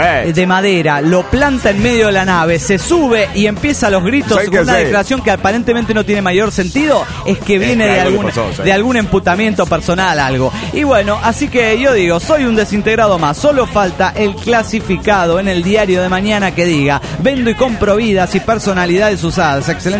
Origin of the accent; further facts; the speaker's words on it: Delicias, Chihuahua, Mexico; now in Ciudad Juárez, Mexico; Hora de vacaciones en mi ciudad natal, Delicias, Chihuahua.